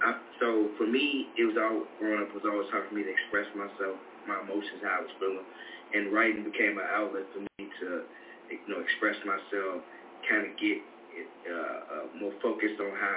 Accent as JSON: {"language": "English", "town": "Chicago", "region": "Illinois", "country": "United States", "tie": "born or raised there", "said": "I'm born and raised in Chicago. Specifically Southside."}